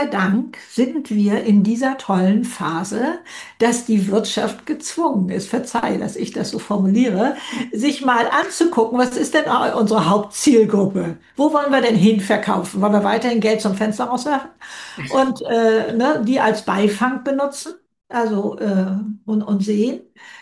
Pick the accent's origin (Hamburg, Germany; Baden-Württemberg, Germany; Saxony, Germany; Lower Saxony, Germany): Hamburg, Germany; ich als Hamburger weiß, was dieser Begriff bedeutet.